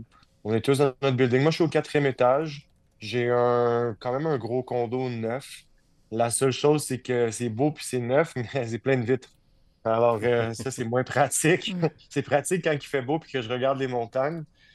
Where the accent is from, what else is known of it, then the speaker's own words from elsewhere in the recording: Canada; now in Jamaica; Je suis Canadien, mais j'habite ici.